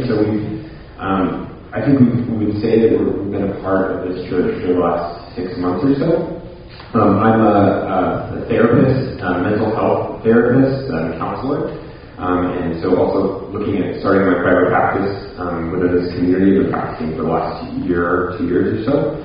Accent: San Diego, California, United States; my wife and I are actually from Southern California. We're from San Diego. When I was growing up, I had this really vibrant church experience

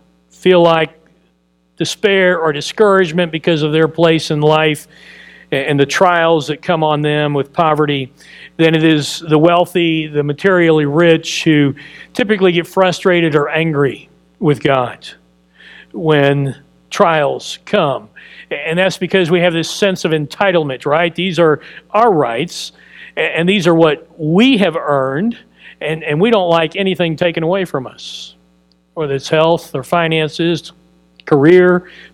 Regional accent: Dallas, Texas, United States; I grew up in Dallas, and I spent some high school years at a private school in Dallas that was quite wealthy.

